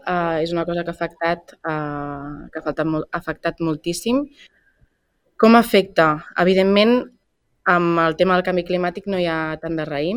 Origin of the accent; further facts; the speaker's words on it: Sant Sadurní d'Anoia, Catalonia, Spain; soc de Sant Sadurní, al final ho he portat, m'han sucat el xumet a la copa de cava, saps, des de petita.